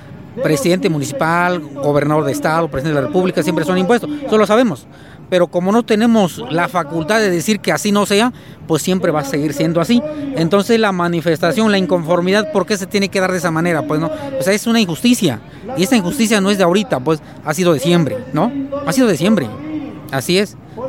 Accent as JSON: {"language": "Spanish", "country": "Mexico", "tie": "born or raised there", "said": "nosotros sí somos de México porque nacimos aquí, nuestros legados ancestrales son de acá."}